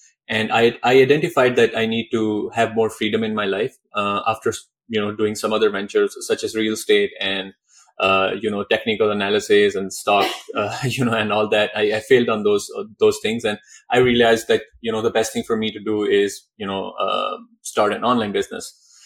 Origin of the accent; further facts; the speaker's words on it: Pakistan; Since I'm a kid, my family, I'm from Pakistan